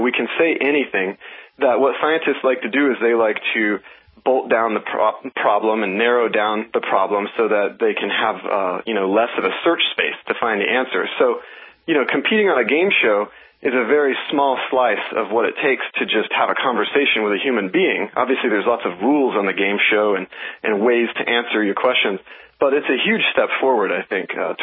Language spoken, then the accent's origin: English; Oklahoma, United States; I mean, I'm from Oklahoma. I knew I wanted cowboys out there, and I wanted them on robots.